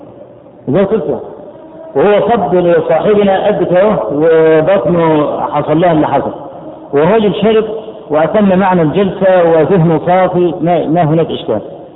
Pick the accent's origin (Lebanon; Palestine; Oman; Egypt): Egypt; ان انا من مصر